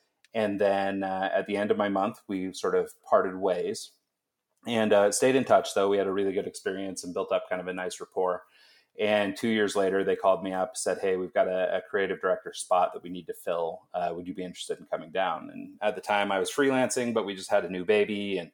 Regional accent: Pocatello, Idaho, United States; moved away as an adult; now in Salt Lake City, United States; No, I'm from Pocatello, Idaho, which is it's 2 hours north of Salt Lake. So I've basically been in Idaho most of my life. We moved to Salt Lake 6 years ago.

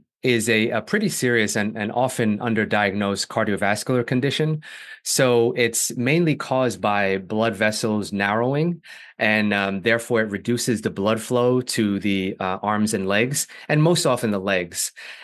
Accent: New York, United States; now in Connecticut, United States; from either growing up in the New York State area or going into different hospitals in New York or different nursing homes in my current state of Connecticut

